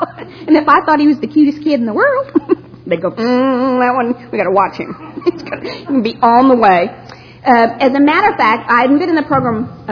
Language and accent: English; Addison, Texas, United States; I am from Addison is a very nice way of saying Dallas.